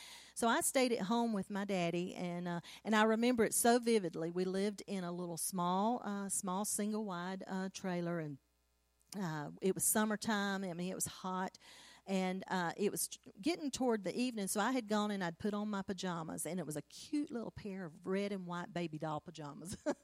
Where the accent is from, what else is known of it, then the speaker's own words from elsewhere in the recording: Savannah, Georgia, United States; growing up in Savannah, Georgia, my daddy being called to preach, we began to move around.